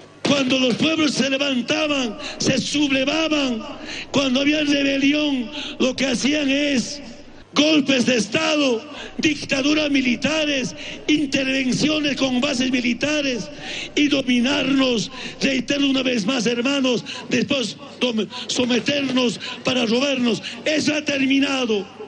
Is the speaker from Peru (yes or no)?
no; La Paz, Bolivia; Que algo nunca podemos olvidar, como paceños, como bolivianos, como movimientos sociales.